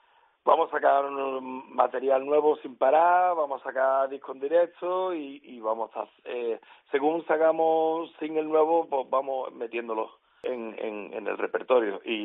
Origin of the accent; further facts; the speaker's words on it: Seville, Andalusia, Spain; medio galego, medio suizo como yo, que soy suizo trianero, pero nosotros somos todos de Sevilla, de la Alameda, de Triana.